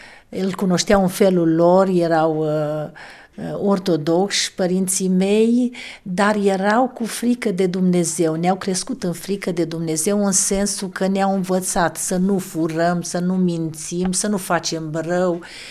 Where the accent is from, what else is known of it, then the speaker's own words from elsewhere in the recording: Unirea, Dolj, Romania; M-am născut în Comuna Unirea, județul Dolj, într-o familie de țărani săraci. Am terminat liceul la Calafat.